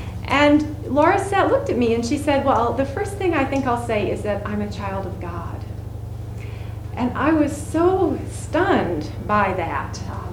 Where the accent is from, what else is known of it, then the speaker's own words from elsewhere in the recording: Brooklyn, New York, United States; and I grew up in Brooklyn, New York.